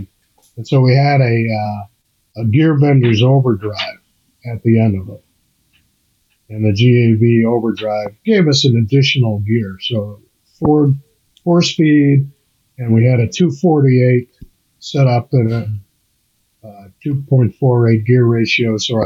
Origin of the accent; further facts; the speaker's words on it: Brooklyn, New York, United States; Only because when I was very young, growing up in Brooklyn, New York, my neighbor had a 1959.